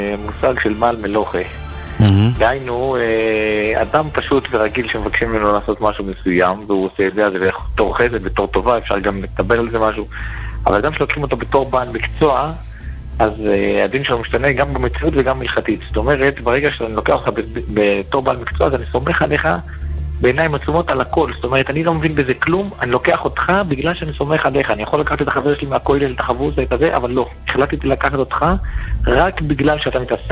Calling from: Beitar Illit, Judea and Samaria, Israel; אני מביתר.

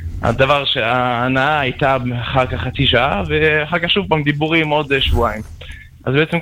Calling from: Zurich, Switzerland

